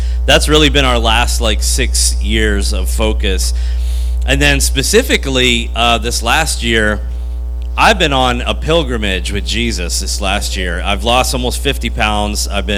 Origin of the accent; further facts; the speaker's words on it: Florida, United States; also born or lived in Hackettstown, New Jersey, United States; Hackettstown. I was born in Hackettstown. Yeah, that's right. What good can come out of Hackettstown? Just kidding. I grew up in Florida, so it doesn't count.